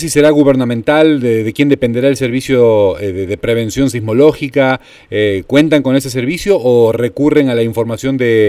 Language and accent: Spanish; Argentina; nuestra solidaridad como hermanos argentinos